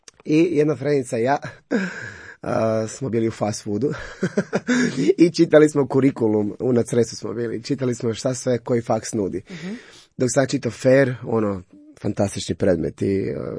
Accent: Cres, Primorje-Gorski Kotar County, Croatia; to je bio 7. mjesec, kod nas na Cresu već počinje sezona

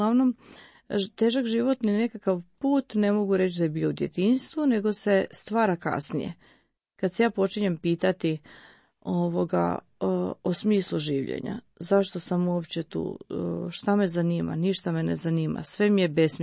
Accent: Vukovar, Vukovar-Syrmia County, Croatia; Jer smo bili iz miješanih brakova, ja sam iz Vukovara

